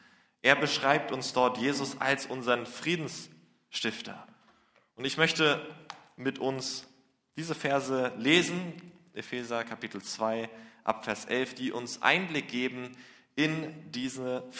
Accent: Lübeck, Schleswig-Holstein, Germany; Ich komme aus der Hansestadt Lübeck, da gibt es 5 Riesen, große, schöne Kirchen.

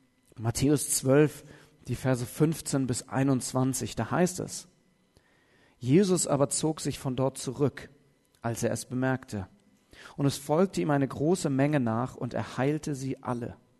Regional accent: Heidelberg, Baden-Württemberg, Germany; es gibt immer noch eine Mannschaft da aus der Ecke, wo ich herkomme, aus Heidelberg

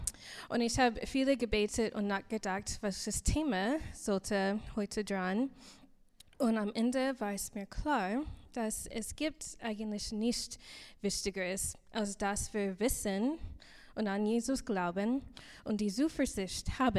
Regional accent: United States; German is a second language; Ich komme aus den USA. Du kannst das bestimmt hören.

